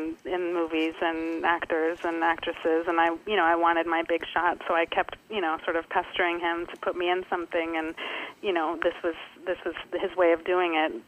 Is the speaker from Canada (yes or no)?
yes; Toronto, Ontario, Canada; born there; I was born in Toronto